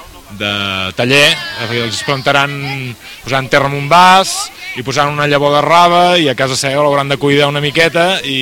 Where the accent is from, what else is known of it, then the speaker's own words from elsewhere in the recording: Vilanova i la Geltrú, Catalonia, Spain; Som de Vilanova i la Geltrú, d'aquí al costat.